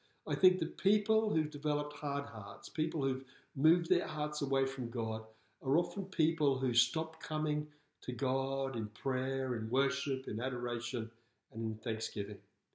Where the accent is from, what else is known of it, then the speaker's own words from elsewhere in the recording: Australia; born there; I thank him I was born in Australia. I thank him I was born in the 20th century.